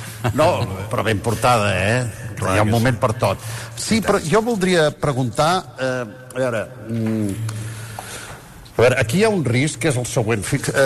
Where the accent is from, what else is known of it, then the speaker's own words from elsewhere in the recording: Girona, Catalonia, Spain; jo, per l'edat que tinc, jo recordo, soc de Girona